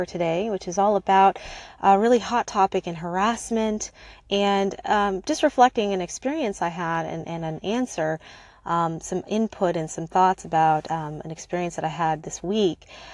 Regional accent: California, United States; I'm so happy to hear, you know, be here. And I'm from Silicon Valley and I tend to go to a lot of events.

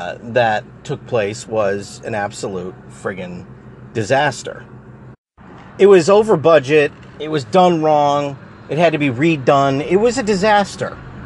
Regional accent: Massachusetts, United States; I grew up in Massachusetts, and while I was in high school to after I graduated high school, the Big Dig was a thing.

